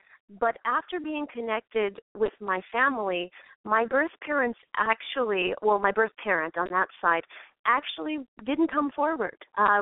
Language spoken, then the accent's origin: English; Baltimore, Maryland, United States; I'm originally from Baltimore and came back to Baltimore to sort of finish up the documentary.